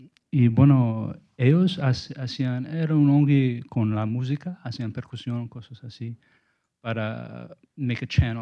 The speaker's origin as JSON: {"language": "English", "region": "New York", "country": "United States", "said": "I'm from New York, but I spent some time in a community in Brazil"}